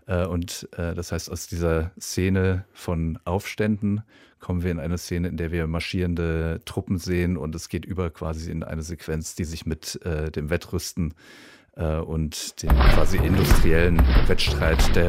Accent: Mainz, Rhineland-Palatinate, Germany; 81, im Westen aufgewachsen, in der Nähe von Frankfurt am Main, also in Mainz, wo wir extrem viel amerikanische Militärpräsenz hatten.

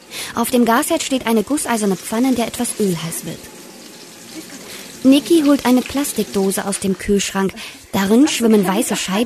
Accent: Halle, Saxony-Anhalt, Germany; in Halle an der Saale, meine Heimatstadt im Süden Sachsen-Anhalts mit ca. 230.000 Einwohnern

